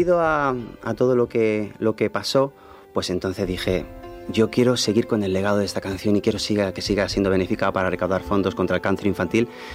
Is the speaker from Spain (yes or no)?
yes; Castilla-La Mancha, Spain; tiene otro acento que le he metido más como extremeño mío, y manchego que soy, y catalán